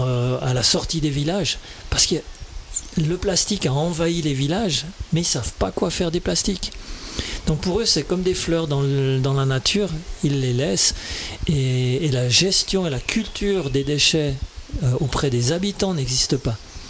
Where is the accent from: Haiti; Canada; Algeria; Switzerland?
Switzerland; moved away as an adult; quand je suis parti à 26 ans, en fait, j'ai quitté la Suisse.